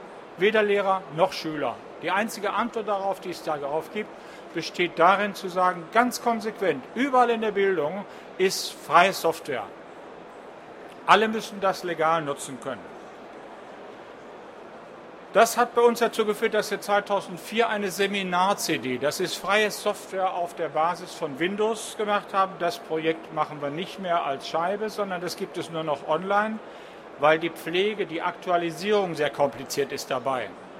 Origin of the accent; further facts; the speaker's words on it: Southern Germany, Germany; Ich komme aus Süddeutschland, arbeite in Nordrhein-Westfalen